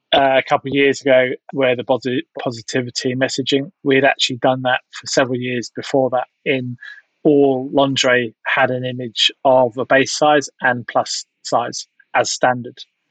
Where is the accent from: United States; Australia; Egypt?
Australia; However, I am still an Aussie now, apart from sport.